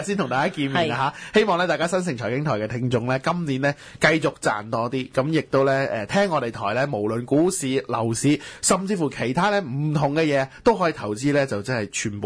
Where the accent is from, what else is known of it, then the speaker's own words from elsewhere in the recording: Hong Kong; 但係我哋香港人基本上而家已經係堆咗㗎啦嘛